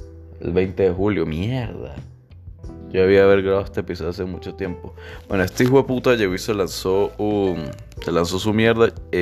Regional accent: San Cristóbal, Táchira, Venezuela; born there; no podía porque había nacido en Venezuela lastimosamente, en San Cristóbal.

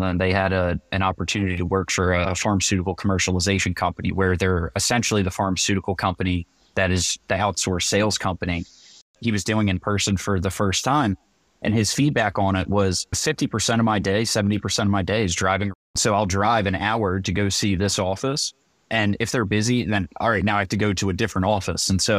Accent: New Jersey, United States; So I'm from New Jersey. Sometimes I speak quick.

